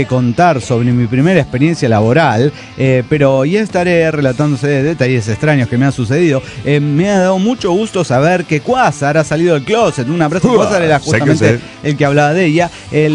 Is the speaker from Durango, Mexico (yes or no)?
no; Monterrey, Nuevo León, Mexico; cuando era niño, que estaba en Monterrey